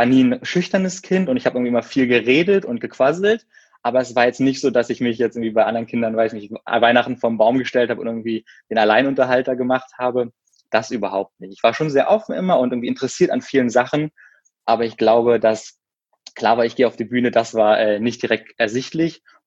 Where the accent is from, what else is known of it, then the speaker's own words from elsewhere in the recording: Berlin, Germany; ich komme aus Berlin und bin so auch in Berlin geboren, habe auf der Artistenschule absolviert und mein Abi gemacht